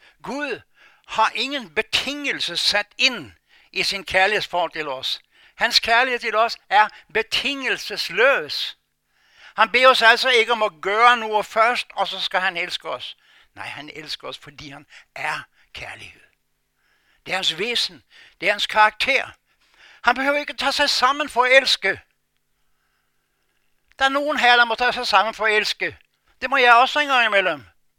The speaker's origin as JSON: {"language": "Danish", "country": "Norway", "said": "For mig som nordmand, så er det en af de værste ord, der findes."}